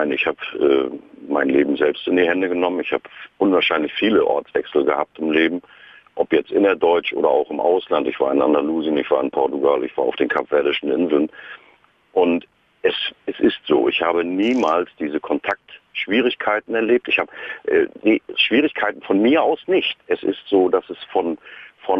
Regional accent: Northern Germany, Germany; Ich komme aus dem Norden und die Leute sind natürlich auch schon ein bisschen ganz anders gebaut.

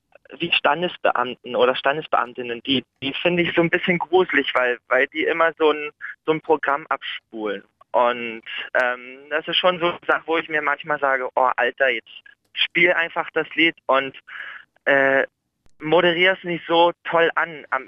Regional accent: Saxony, Germany; Ich komme aus der Nähe von Bautzen und bin Sorbe

